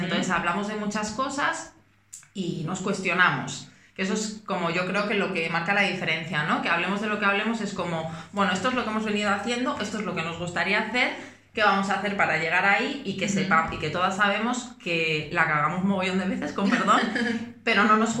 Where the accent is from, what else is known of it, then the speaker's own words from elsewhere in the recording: León, Castile and León, Spain; moved away as an adult; now in Madrid, Spain; me vine a Madrid hace ya 11 años, casi a la vez nos vinimos, de León